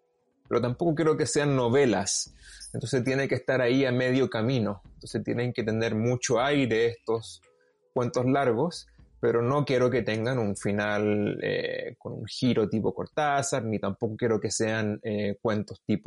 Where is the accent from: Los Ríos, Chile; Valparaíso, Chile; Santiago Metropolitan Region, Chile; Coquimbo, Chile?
Santiago Metropolitan Region, Chile; Santiago; also born or lived in Temuco; cuando mi familia se muda de Temuco a Santiago, que yo nací en Temuco y estuve la primera parte de mi infancia en Temuco. Después, bueno, se acaba la dictadura y un par de años después, como que yo creo que mis padres estaban aburridos de Temuco, se fueron a Santiago.